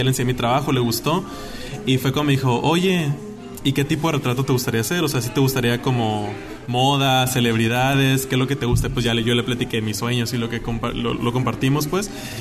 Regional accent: Tijuana, Baja California, Mexico; moved away as an adult; now in Mexico City, Mexico; no puedo estar aquí en Tijuana. Yo amo mi ciudad, yo soy

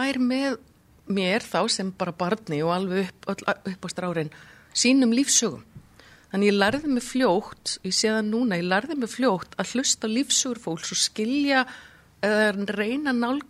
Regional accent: Akureyri, Northeastern Region, Iceland; hreinræktaðar akureyringur þó svo að mér hafi verið tjáð það fyrir nokkrum árum að ég væri búin að búa 2/3 hluta ævinar á höfuðborgarsvæðinu

